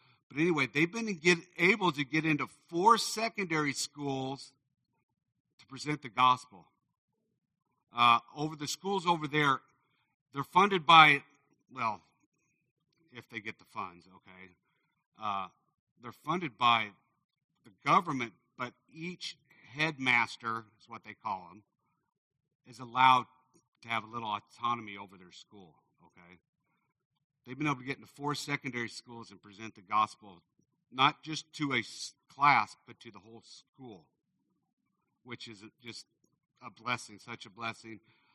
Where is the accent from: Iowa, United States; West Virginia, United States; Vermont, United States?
Iowa, United States; Well, by God's grace, I'm being from Iowa.